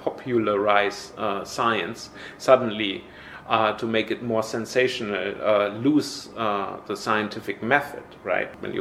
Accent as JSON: {"language": "English", "region": "Bremen", "country": "Germany", "tie": "born or raised there", "also_born_or_lived": "Berlin", "said": "So I moved from my hometown Bremen to study biology in Berlin, and this was just shortly after the wall came down."}